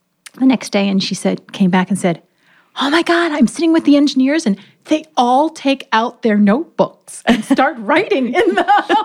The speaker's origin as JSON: {"language": "English", "region": "Indiana", "country": "United States", "tie": "born or raised there", "said": "Yeah. I grew up in Indiana."}